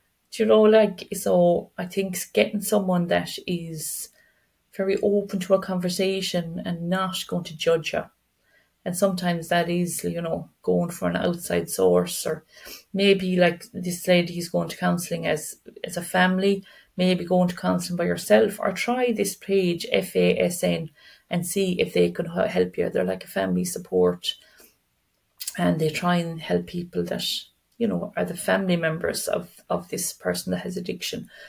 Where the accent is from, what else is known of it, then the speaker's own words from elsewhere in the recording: Ireland; So, you know, we're so hard on ourselves, aren't we? As Irish people, we're just so hard.